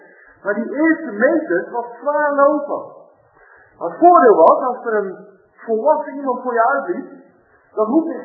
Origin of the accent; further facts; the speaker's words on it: South Holland, Netherlands; Ik ben geboren in het Westland, dat is vlakbij de kust.